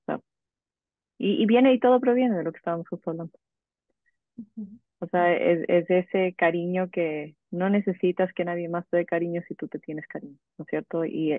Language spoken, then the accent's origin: Spanish; Quito, Pichincha, Ecuador; nací y crecí en Quito, en la capital, pero crecí en el Valle de los Chillos, que es justamente en uno de los valles que va de costado. Y crecí en el campo, rodeada de eucaliptos y verde